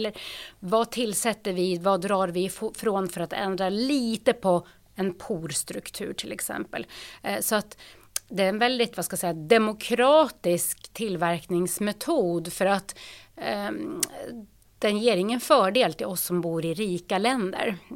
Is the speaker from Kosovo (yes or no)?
no; Nordland, Norway; now in Uppsala, Sweden; Jag är född och uppvuxen i Lofoten i Nordnorge